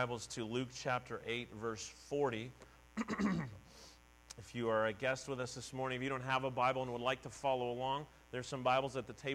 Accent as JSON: {"language": "English", "region": "Ontario", "country": "Canada", "tie": "born or raised there", "said": "I grew up in Southern Ontario."}